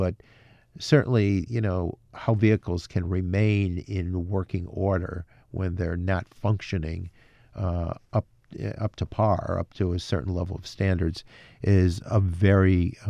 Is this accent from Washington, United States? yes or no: no; Amsterdam, New York, United States; Hit my hometown of Amsterdam severely hard.